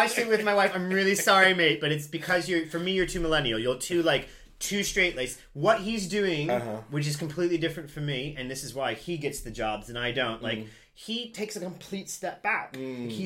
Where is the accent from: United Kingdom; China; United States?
United States; Midwest; And I come from the Midwest, which is very conservative, so that's probably why I feel this way.